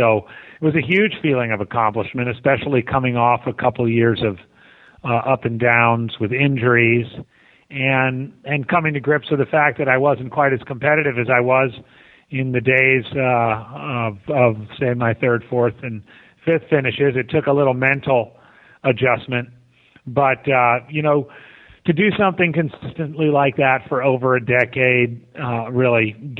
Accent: New York, United States; I grew up in New York and worked in Philadelphia for quite a few years, and that's where I met my wife.

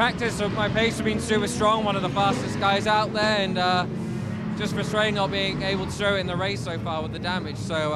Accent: Dubai, United Arab Emirates; Well, I'm British, but I was born and raised in Dubai. I always lived there, so it's a bit of a mix.

